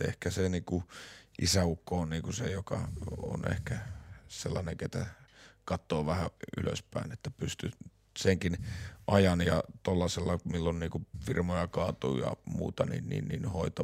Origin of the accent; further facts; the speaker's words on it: Lahti, Päijät-Häme, Finland; kun itse olen Lahdesta ja näin edespäin